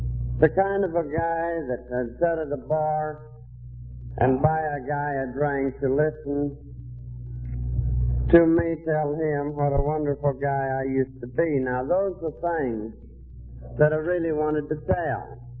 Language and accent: English; Missouri, United States; I'm a boy and a hillbilly. And I was born and raised in the Ozarks of Missouri, down deep in the hills.